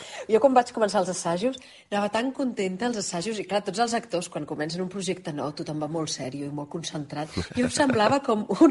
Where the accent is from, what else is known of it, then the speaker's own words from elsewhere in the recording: Catalonia, Spain; first language Catalan/Spanish; I la meva llengua materna és el català i el castellà. Veus, faig una espècie de barreja ben estranya.